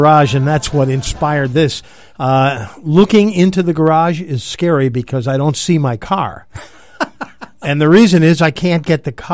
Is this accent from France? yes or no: no; Maine, United States; I'm from Maine, and I can tell you they are the best. Love those Maine lobsters.